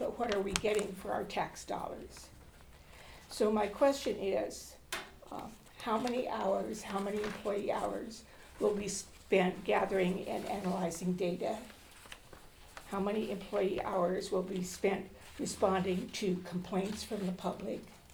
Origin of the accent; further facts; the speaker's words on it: White Swan, Washington, United States; I'm from White Swan, and I want to talk about the budget.